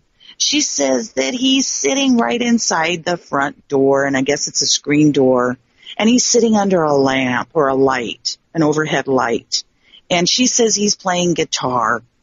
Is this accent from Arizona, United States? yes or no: yes; Arizona, United States; because I'm mixed Indian from Arizona.